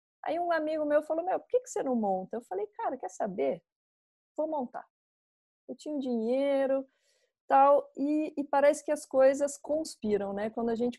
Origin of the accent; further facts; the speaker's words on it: Botucatu, São Paulo, Brazil; also born or lived in Curitiba; Eu sou de Botucatu.